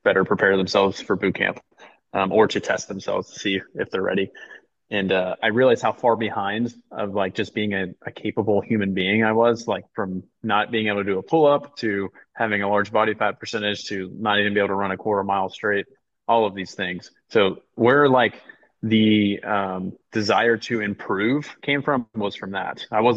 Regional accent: Philadelphia, Pennsylvania, United States; also born or lived in Tennessee; My family's from Philadelphia. I was born in Tennessee while they were on business. Ended up going back to Philadelphia. Went to the same school my parents did, or my dad did. So pretty much claimed Philadelphia, and that's why I say I'm from Philly.

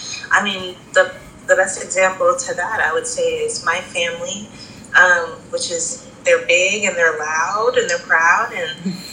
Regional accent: Texas, United States; I mean, I'm from Texas, but I've never lived in a desert like this.

